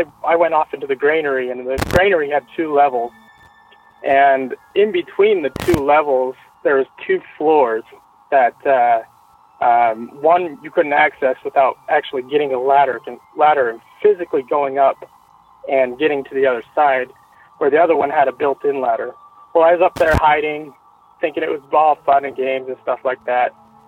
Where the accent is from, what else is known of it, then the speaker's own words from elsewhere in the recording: Spanish Fork, Utah, United States; My parents and I, when he lived in Spanish Fork, Utah. Sorry, I forgot to mention where I was from.